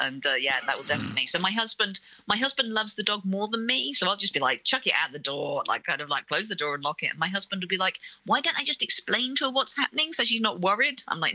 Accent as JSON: {"language": "English", "town": "Wolverhampton", "region": "West Midlands", "country": "United Kingdom", "tie": "born or raised there", "said": "I was brought up in Wolverhampton."}